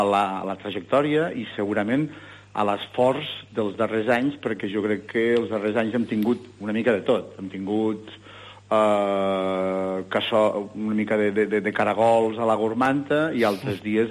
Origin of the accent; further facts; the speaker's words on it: Balaguer, Catalonia, Spain; born there; Jo vaig néixer a Balaguer l'any 56.